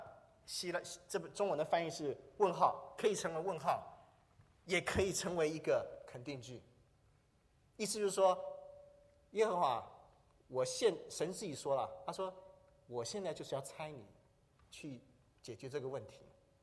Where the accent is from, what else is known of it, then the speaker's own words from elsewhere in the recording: Henan, China; 我老家河南也是农民的哈